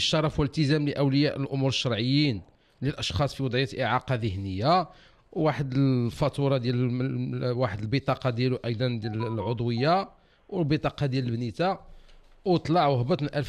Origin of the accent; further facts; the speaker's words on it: Morocco; انت مغربي وانا مغربي وهذه بلادنا